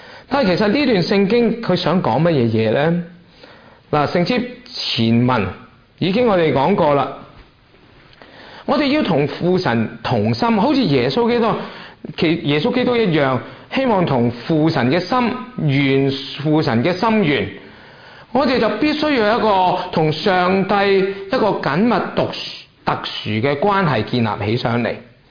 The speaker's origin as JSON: {"language": "Cantonese", "country": "China", "said": "喂，我哋中国人都有句说话喎，叫做青出于蓝啊！"}